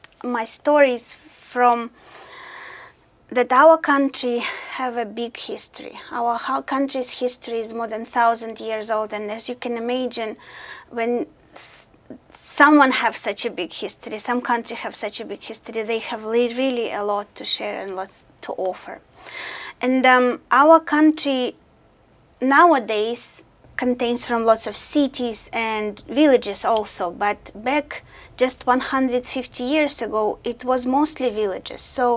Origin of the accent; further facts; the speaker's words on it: Russia; moved away; We came from Russia 14 years ago, and I'm really proud of our country and our culture and our people.